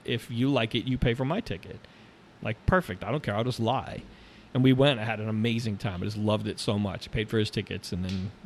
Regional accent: Miami, Florida, United States; We grew up in Miami.

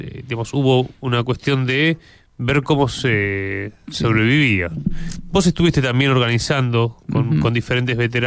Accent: Argentina; Con mucha vergüenza como Argentina, porque vos tenías, nuestros héroes.

